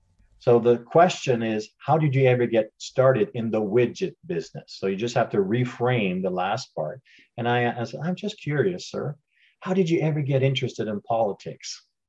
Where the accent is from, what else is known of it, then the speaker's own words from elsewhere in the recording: Ontario, Canada; I was born and raised in Northern Ontario. I have the maple leaf tattooed on my chest, and I have no interest of leaving Canada for any province.